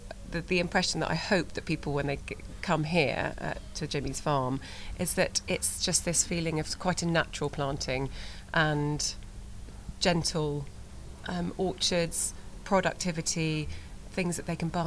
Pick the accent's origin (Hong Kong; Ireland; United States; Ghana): Hong Kong; born there; I was born in Hong Kong. We had a great sort of Asian influence within my upbringing.